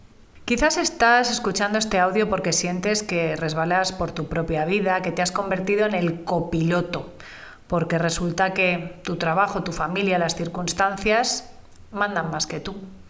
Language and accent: Spanish; Barcelona, Catalonia, Spain; born there; Nací en el 73, en Barcelona